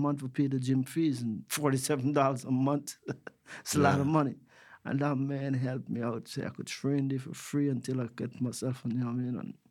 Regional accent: Guyana; now in United States; So growing up in Guyana, you know, I always knew that in order to become world champion, you had to go to America.

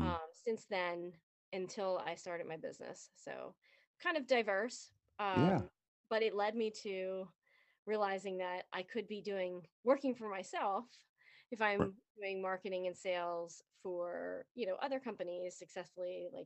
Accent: King of Prussia, Pennsylvania, United States; now in Plymouth Meeting, United States; So I didn't move that far from where I grew up. So I'm in Pennsylvania. And I grew up in King of Prussia, mm-hmm. by the infamous King of Prussia Mall.

